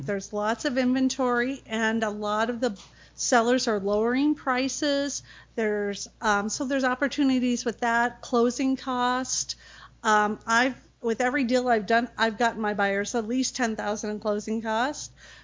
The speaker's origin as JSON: {"language": "English", "region": "Iowa", "country": "United States", "tie": "born or raised there", "also_born_or_lived": "Minneapolis", "moved": "as an adult", "lives_now": "Las Vegas, United States", "said": "I grew up in Iowa, and then I moved to Minneapolis, a suburb, and I raised my three kids"}